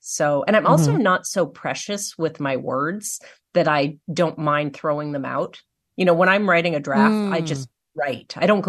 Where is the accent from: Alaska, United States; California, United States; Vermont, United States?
California, United States; Los Angeles; now in Westchester, United States; But I grew up in Los Angeles. My childhood basically took place at the beach, Santa Monica Beach